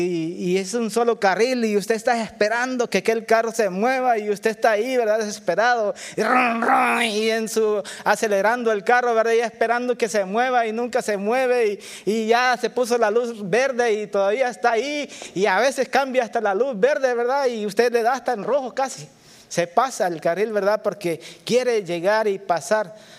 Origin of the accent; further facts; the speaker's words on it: El Salvador; moved away as an adult; A los 18 años, hermanos, yo salí de El Salvador, muy jovencito. No sabía nada de inglés, ni una pizca, ni un poquito, ni un tantito. Llegué a este país en el 93.